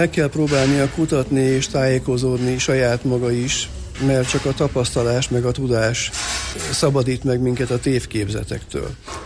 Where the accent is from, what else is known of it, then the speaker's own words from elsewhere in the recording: Szeged, Csongrád-Csanád, Hungary; Egyébként én szegedi vagyok, és édesanyám a egyetemen dolgozott